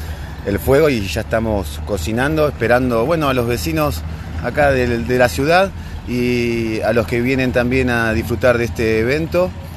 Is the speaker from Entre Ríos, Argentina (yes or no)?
no; Buenos Aires, Argentina; now in San Marcos Sierras, Argentina; Yo estoy viviendo en San Marcos Sierras hace ya un año y medio, soy de Buenos Aires